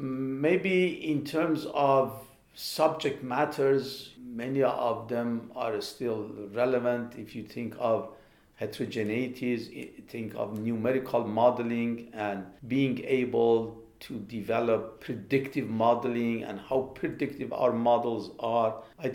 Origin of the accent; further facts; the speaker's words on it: Iran; now in Netherlands; I am originally from Iran, where I did my undergraduate studies and then went to Princeton for my graduate studies.